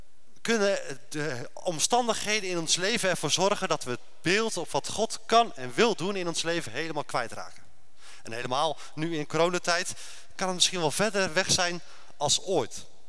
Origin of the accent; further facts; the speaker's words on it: Groot-Ammers, South Holland, Netherlands; ik kom uit Grotammers.